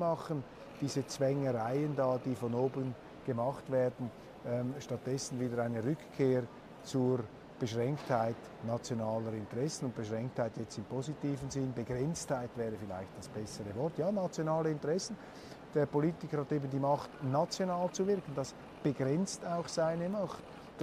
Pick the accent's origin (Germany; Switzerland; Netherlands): Switzerland; als Schweizer möchte ich vielleicht eher betonen, wie die dann herausfinden, weil wir Schweizer haben ja das Privileg, wir sind klein und neutral